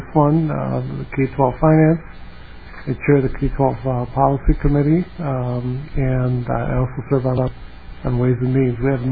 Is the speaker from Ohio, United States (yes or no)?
no; Chicago, Illinois, United States; I grew up in Chicago, so we would go from, you always had to go in a group because it was not safe to go outside of your neighborhood by yourself.